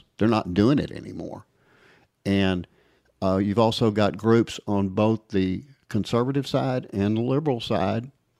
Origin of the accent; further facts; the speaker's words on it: Texas, United States; being a Texan, I got a pretty good idea what Texans think about different issues